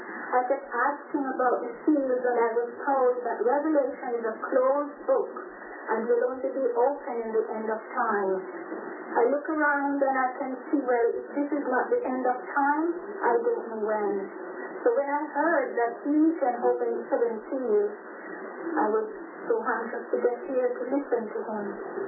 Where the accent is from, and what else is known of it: Jamaica; now in Canada